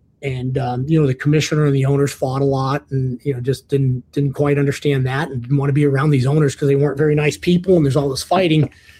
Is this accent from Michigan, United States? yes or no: no; Ohio, United States; I grew up in the Midwest in Ohio. I didn't start playing hockey until I was later in my life.